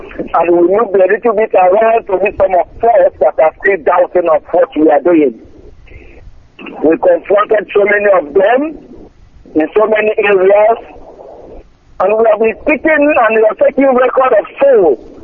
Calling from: Nagoya, Aichi, Japan; I'm going from Nagoya, Japan, Nagoya.

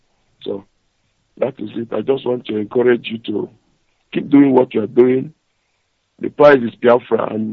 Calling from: Zurich, Switzerland; And I'm calling from Switzerland, Zurich.

